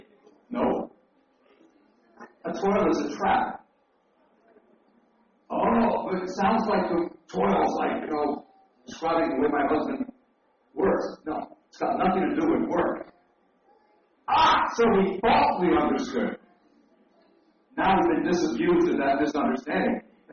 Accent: Nigeria; When I go to Nigeria, I tell them, although I'm from Nigeria, I tell them

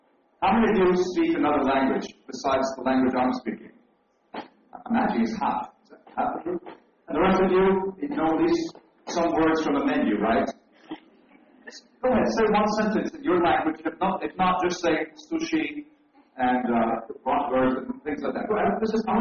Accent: Nigeria; When I go to Nigeria, I tell them, although I'm from Nigeria, I tell them

